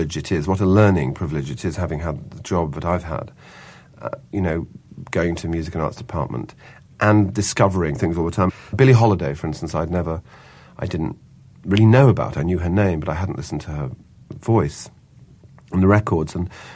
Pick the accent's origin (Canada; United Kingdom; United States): United Kingdom; London; born there; I was born in London myself, and we lived...